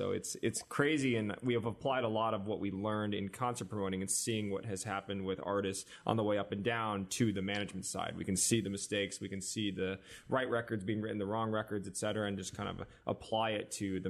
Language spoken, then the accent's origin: English; South Korea; but I'm from Korea and I'm actually Korean, was really confusing to people.